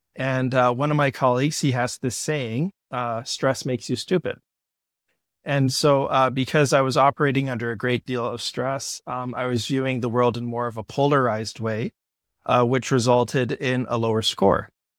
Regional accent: Kelowna, British Columbia, Canada; I grew up in Kelowna, and kind of a distinguishing feature of Kelowna in the mid 20th century was it was about 80% European

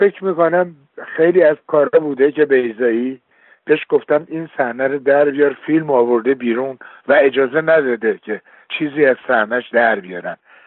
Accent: Iran; moved away; من 40 سال از ایران بیرونم و همش فکر میکنم

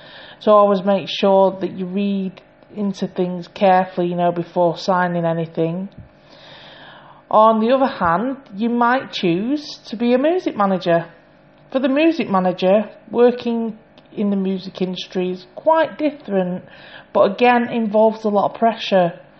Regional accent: Manchester, North West England, United Kingdom; I'm 32 from Manchester.

